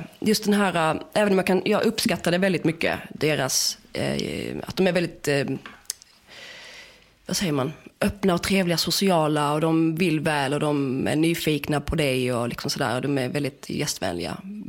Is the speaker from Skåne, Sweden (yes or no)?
yes; Åhus, Skåne, Sweden; born there; also born or lived in Helsingborg / Malmö; Ja, jag är född i Åhus, flyttat till Helsingborg, bott i Malmö, och sen har jag bott i en turnébuss.